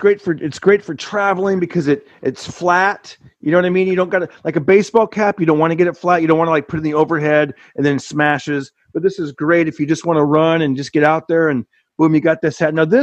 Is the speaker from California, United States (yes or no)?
yes; California, United States; when I was a kid growing up in Central California, we used to vacation a lot, like in San Luis Obispo area, San Simeon area.